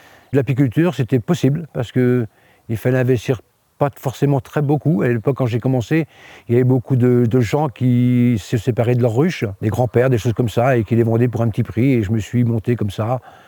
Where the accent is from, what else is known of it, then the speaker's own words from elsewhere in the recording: Lavoux, Nouvelle-Aquitaine, France; Je suis né dans le Poitou, dans un petit village à 2 km d'ici, à Lavoux. Mes parents étaient agriculteurs.